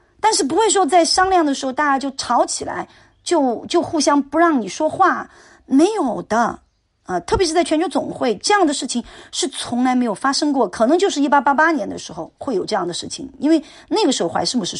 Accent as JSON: {"language": "Chinese", "country": "China", "said": "所以，我本来啊，其实因为我来自于中国啊"}